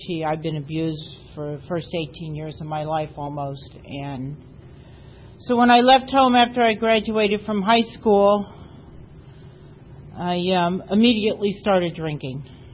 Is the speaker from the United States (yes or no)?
yes; East Coast, United States; now in San Diego, United States; we're all from the East Coast. So I ran away and moved out here to San Diego and with my daughter